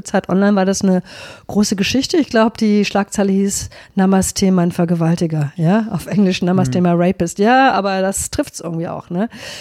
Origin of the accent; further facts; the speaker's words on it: Germany; so als Deutsche müssen wir uns auch diese Städte mal angucken